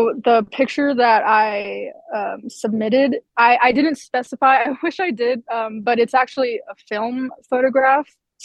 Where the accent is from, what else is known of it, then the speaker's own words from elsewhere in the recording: El Paso, Texas, United States; Okay. Well, I was born and raised in El Paso, so that's fun. Lived here all my life.